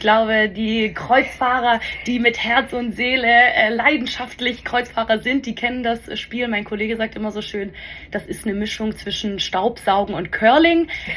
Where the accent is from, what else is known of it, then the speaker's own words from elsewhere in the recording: Baden-Württemberg, Germany; ich bin Schwabe